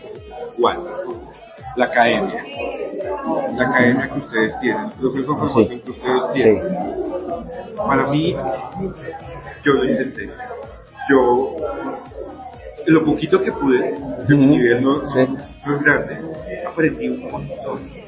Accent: Sopó, Cundinamarca, Colombia; yo soy de Sopó

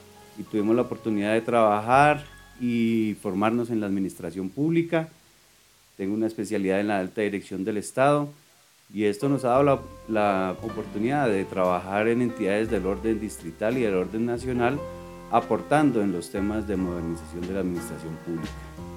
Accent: Guateque, Boyacá, Colombia; also born or lived in Bogotá; si bien nacimos en Bogotá con la mayoría de mis hermanos, por temas familiares nos trasladamos nuevamente a municipio de Guateque en los años 80, y allá logramos formarnos en nuestro bachillerato, y allá empezamos a conocer de la vida

